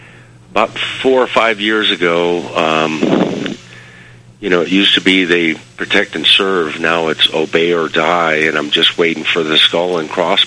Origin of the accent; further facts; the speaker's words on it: Defiance, Ohio, United States; I'm from Defiance, Ohio.